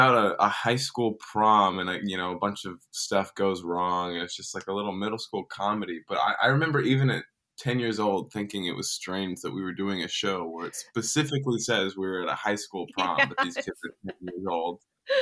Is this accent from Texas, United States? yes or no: yes; Dallas, Texas, United States; I grew up in Dallas, Texas, which is not the, biggest place for, the arts and entertainment. It's more oil than anything.